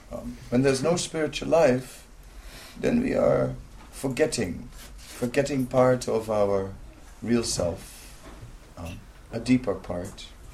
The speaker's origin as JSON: {"language": "English", "country": "Netherlands", "second_language": "English", "said": "So, my apologies for not speaking Norwegian. I'm only... I'm from Holland, and it's a little..."}